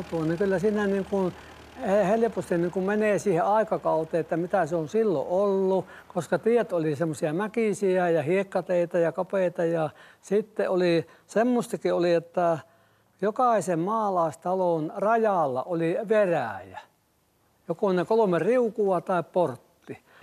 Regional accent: Jyväskylä, Central Finland, Finland; kun mä ratapialta on kotoisin ja sitten mä näin sen ajan autoliikenteen, millä kun ne tavarat tuli Jyväskylään aina junalla

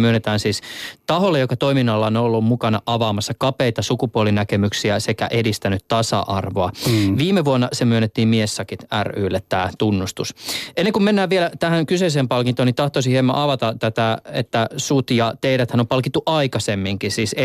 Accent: Somalia; mä nyt oon alun perin Somaliasta

